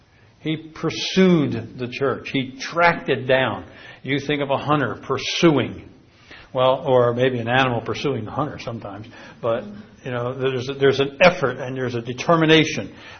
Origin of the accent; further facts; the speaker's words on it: Philadelphia, Pennsylvania, United States; I grew up in Philadelphia.